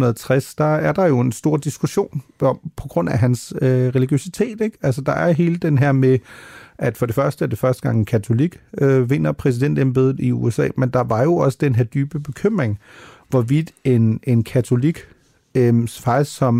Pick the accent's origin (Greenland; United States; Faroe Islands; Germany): Germany; Danish is a second language; Tyskerne har stadig, vil jeg selvfølgelig her som tysker fremhæve, en lidt større andel.